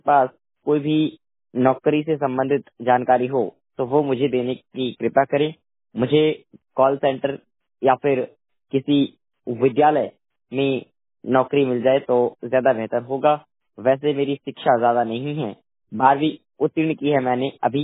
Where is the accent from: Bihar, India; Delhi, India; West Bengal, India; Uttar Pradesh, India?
Uttar Pradesh, India; Sambhal; मैं 100% दृष्टिबाधित हूं और राज्य उत्तर प्रदेश जिला संभल का निवासी हूं।